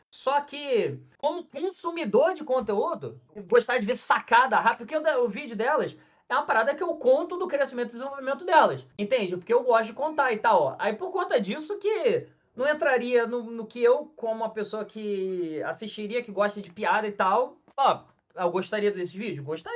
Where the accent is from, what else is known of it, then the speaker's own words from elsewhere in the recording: Duque de Caxias, Rio de Janeiro, Brazil; now in Curitiba, Brazil; Eu não sou de Curitiba, mas eu moro em Curitiba. Eu sou de Duque de Caxias, Rio de Janeiro. Mas eu tô morando em Curitiba aqui há bastante tempo.